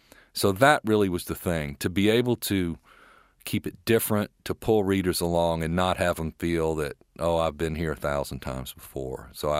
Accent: Mississippi, United States; I'm proud to say I'm from Mississippi, and I came from Ole Miss, where I studied under Willie Morris.

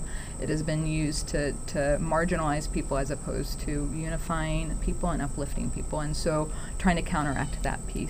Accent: United States; I have immense privilege as somebody who has been born and raised in the United States.

